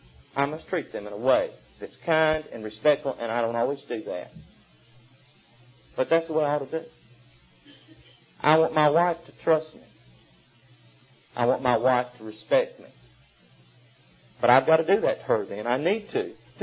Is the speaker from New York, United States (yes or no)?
no; Alabama, United States; I don't want people treating me odd because I'm from Alabama. I don't want them treating me odd because of the way I talk.